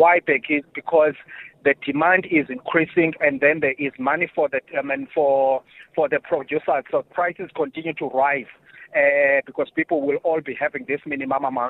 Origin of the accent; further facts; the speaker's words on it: Eastern Cape, South Africa; I'm from the Eastern Cape, considered the most poorest province, and yet it's supposed to have the potential to be the most productive province.